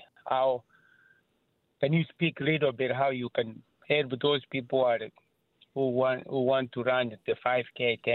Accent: Kenya; now in United States; So you can hear I have a little accent. I'm from originally from Kenya

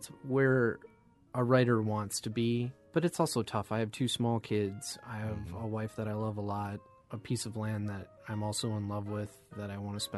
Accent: Eau Claire, Wisconsin, United States; I don't believe it was around when I was growing up in Eau Claire.

